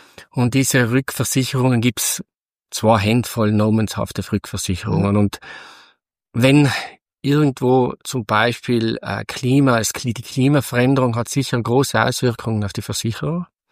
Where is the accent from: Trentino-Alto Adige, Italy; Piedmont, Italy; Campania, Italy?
Trentino-Alto Adige, Italy; Schnals; ich komme aus dem Schnalztal und ja, ich kann sagen, ich bin in die Landwirtschaft hineingeboren worden, weil ich bin auf einem Hof, einem Bergbauernhof in Schnalz groß geworden, einem Viehhaltungsbetrieb